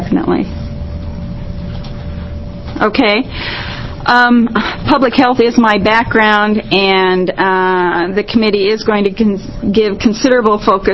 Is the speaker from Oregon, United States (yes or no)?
yes; Gresham, Oregon, United States; I'm from Gresham, and I represent Gresham, Troutdale, Wood Village, and Fairview.